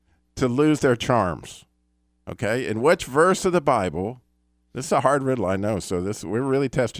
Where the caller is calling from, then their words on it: Winston-Salem, North Carolina, United States; We are in Winston-Salem, North Carolina.